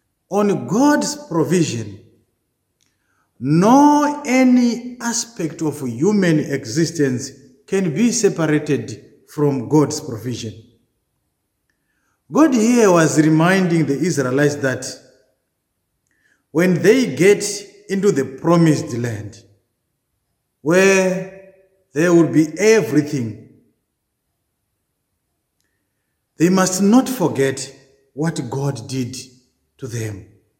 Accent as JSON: {"language": "English", "country": "Zimbabwe", "tie": "born or raised there", "said": "which reminds me of the way how I was raised up in Zimbabwe. I just want to give you an example of what happened when I grew up."}